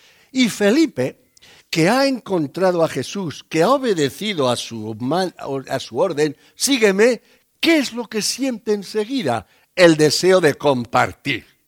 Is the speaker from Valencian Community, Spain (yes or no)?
yes; Nazaret, Valencian Community, Spain; born there; Yo nací en Nazaret. Sí, sí, yo nací en Nazaret de Valencia, ¿eh?